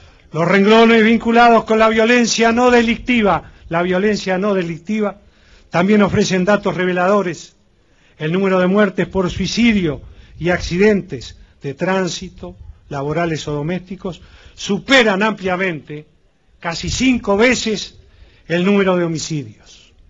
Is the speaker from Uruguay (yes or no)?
yes; Uruguay; como presidente, pero también como ciudadano uruguayo